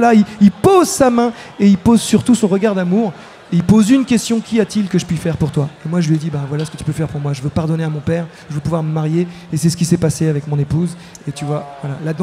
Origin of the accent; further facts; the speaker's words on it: Versailles, Île-de-France, France; born there; moi qui suis un métis, tu vois, je suis né à Versailles, donc tu vois, métis de Versailles